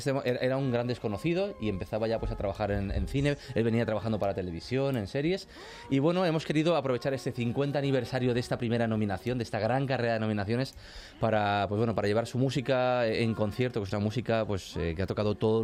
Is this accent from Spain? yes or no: yes; Valencian Community, Spain; Sí, yo soy valenciano